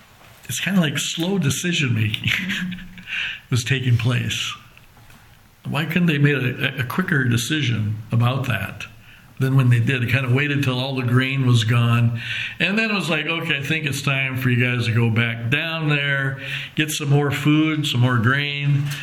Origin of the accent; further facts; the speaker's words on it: Iowa, United States; I'm from Iowa. Maybe a Hawkeye would be on there or something, you know.